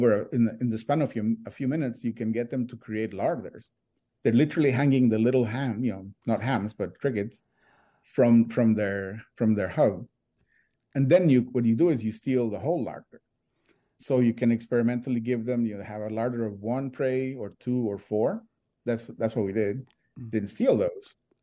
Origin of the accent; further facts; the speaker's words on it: Costa Rica; I'm from Costa Rica initially, and I took a spider course in Costa Rica.